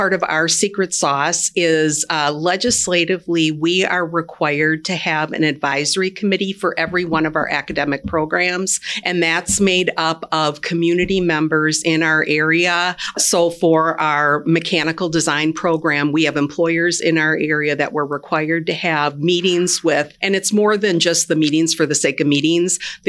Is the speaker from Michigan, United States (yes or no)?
no; Wausau, Wisconsin, United States; also born or lived in Green Bay; I was born in Green Bay, but then I was adopted in Wausau. So really, I usually say I was born and raised in Wausau, even though I wasn't.